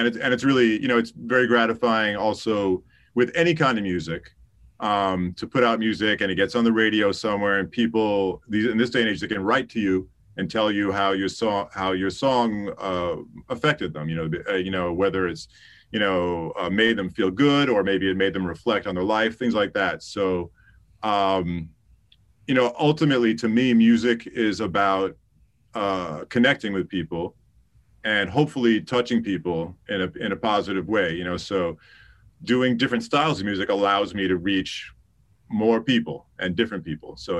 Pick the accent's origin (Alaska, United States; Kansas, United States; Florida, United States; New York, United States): New York, United States; Queens; growing up in New York, exposed to all this stuff, but also New York was a center of really great R&B music. Where I lived in Queens, had a lot of amazing R&B and jazz musicians living there.